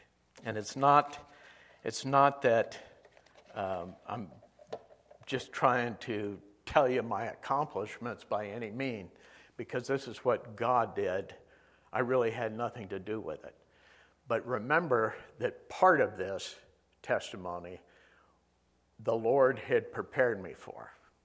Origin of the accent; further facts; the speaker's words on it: Aruba; I knew better after growing up in Aruba.